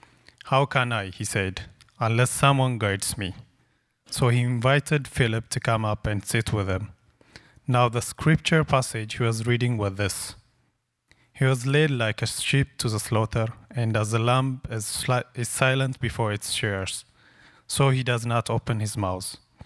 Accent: Ethiopia; moved away; I came from Ethiopia a month ago.

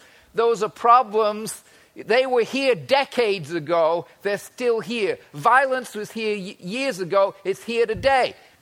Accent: England, United Kingdom; I grew up in England in school. At that time, the 1960s

